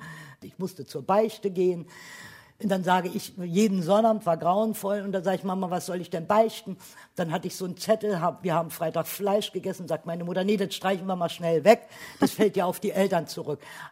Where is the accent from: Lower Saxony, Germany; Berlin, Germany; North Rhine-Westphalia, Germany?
Berlin, Germany; auch bei uns in Köpenick, Oberschöneweide